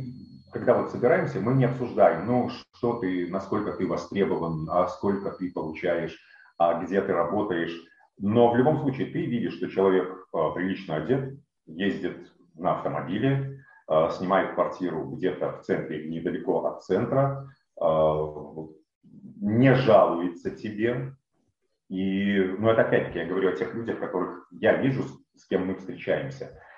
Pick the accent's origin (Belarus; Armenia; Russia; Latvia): Belarus; now in Ukraine; Чаще всего люди спрашивают не кто ты по национальности, я белорус, они спрашивают, а где, в какой точке ты сейчас находишься? Я в Украине.